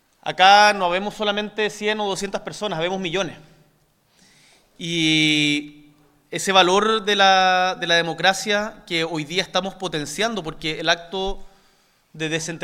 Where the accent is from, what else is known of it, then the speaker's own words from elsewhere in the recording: Chile; yo vengo de la región de Magallanes, del sur de Chile.